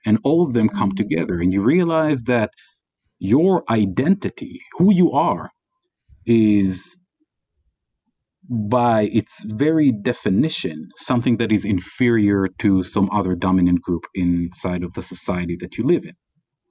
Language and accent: English; Israel; because if they knew that I'm from Israel, if they knew that I'm Jewish, the nature of the exchange and the interaction would be very different.